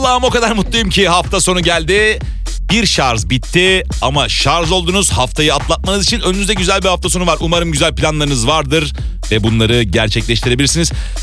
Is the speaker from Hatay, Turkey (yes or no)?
yes; Antakya, Hatay, Turkey; Bir Antakyalı olarak, ki ben de Antakyalıyım, gurur duydum.